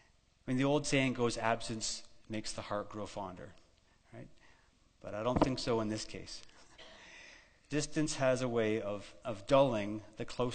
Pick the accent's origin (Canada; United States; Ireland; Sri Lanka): Canada; Ontario; not so far from where I grew up in Ontario. In the Niagara region, there are really well-known vineyards and great winemaking.